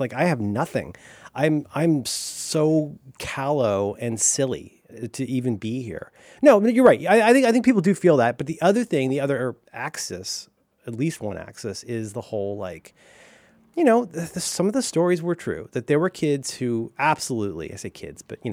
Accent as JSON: {"language": "English", "region": "Florida", "country": "United States", "said": "And I was a kid from Central Florida who was a dipshit."}